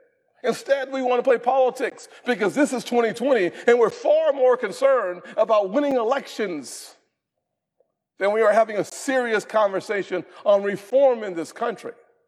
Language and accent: English; North Charleston, South Carolina, United States; To think about how the same year, 2015, Walter Scott, in my hometown of North Charleston, running away from the police, gets shot 5 times in the back.